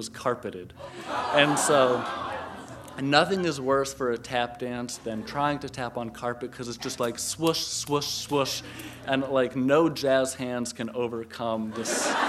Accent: Connecticut, United States; It was up here in Boston. I'm from Connecticut. So we drive a couple hours.

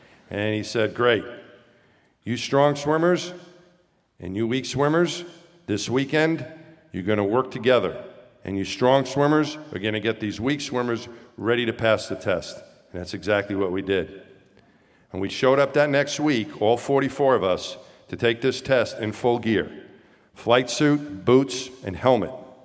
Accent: Long Island, New York, United States; Although I grew up on Long Island and was surrounded by water my entire life, I didn't like swimming and I completely hated the water.

